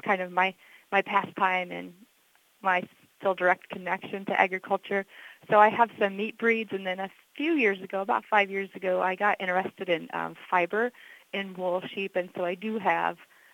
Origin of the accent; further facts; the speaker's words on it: Iowa, United States; I grew up in South Central Iowa on a diversified family farm.